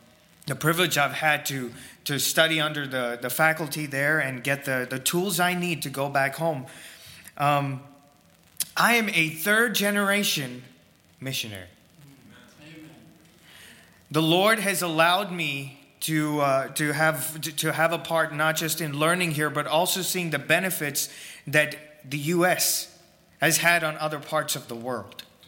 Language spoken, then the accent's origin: English; India; now in United States; I am not an American. I am from India. I'm a national from India. I came to the States in 2016. With my parents while they were on deputation